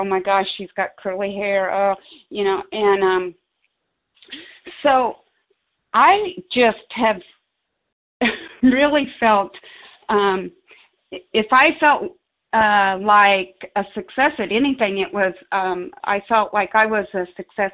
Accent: Missouri, United States; I'm from Missouri and gratefully recovered compulsive eater.

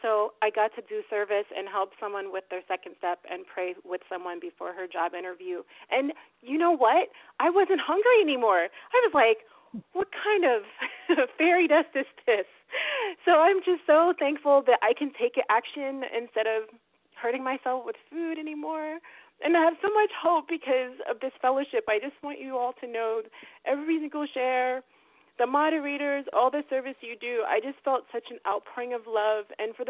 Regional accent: New York, United States; Good morning. … a compulsive overeater from upstate New York.

